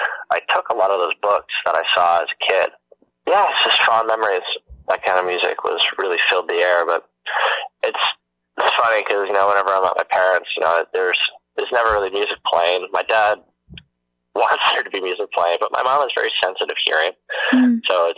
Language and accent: English; Hamilton, Ontario, Canada; I grew up in Hamilton.